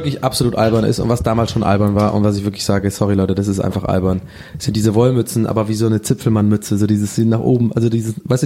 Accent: Tübingen, Baden-Württemberg, Germany; die waren auf jeden Fall bei uns in Tübingen, waren die schon auch, haben ja auch die coolen getragen

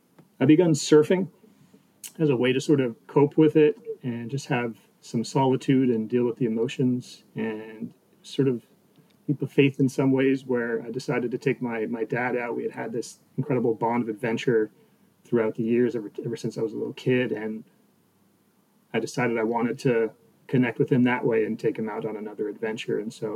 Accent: Montreal, Quebec, Canada; I grew up in Montreal

